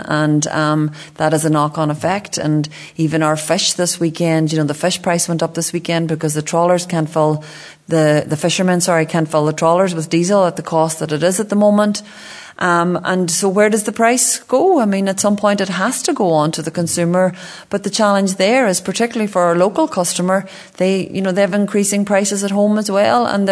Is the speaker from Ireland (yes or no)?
yes; Ireland; And we'll come out the other side on top, as we always do as an Irish nation.